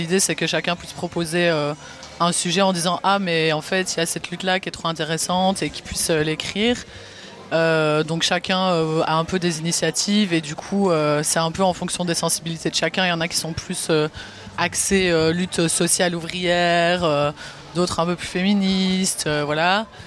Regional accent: Liège, Wallonia, Belgium; Parce qu'on est de Liège de base.

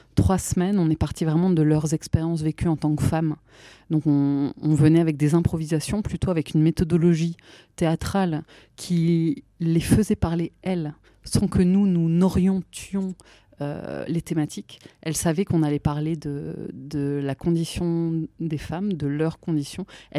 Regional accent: Belgium; Je disais non, je suis belge.

